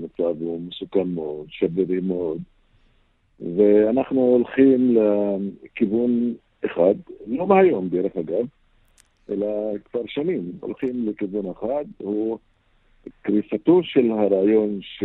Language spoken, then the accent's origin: Hebrew; Palestine; Hebrew is a second language; האם אני כפלסטיני צריך לקבל את זה?